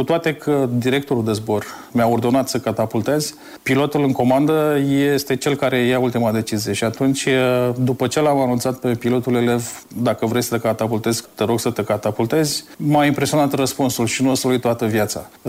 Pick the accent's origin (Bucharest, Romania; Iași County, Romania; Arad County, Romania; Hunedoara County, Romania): Iași County, Romania; Iași; Deși eram din Iași, da.